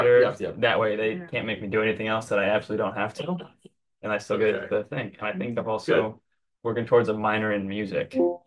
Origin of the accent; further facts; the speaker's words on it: Lee's Summit, Missouri, United States; I'm from Lee Summit, Missouri. I attend Liberty Street Community of Christ in Independence. Grew up always going to church.